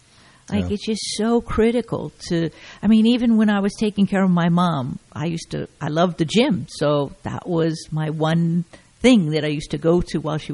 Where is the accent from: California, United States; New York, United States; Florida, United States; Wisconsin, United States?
California, United States; born there; also born or lived in New Jersey; And I shared that I was born in California and then went to the Midwest to go to college. But I landed in New Jersey to become a caregiver for my mom.